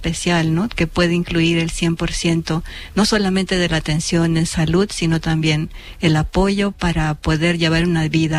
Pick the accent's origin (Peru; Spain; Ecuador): Peru; now in Japan; Sí, soy peruana. Y mi abuelo fue japonés.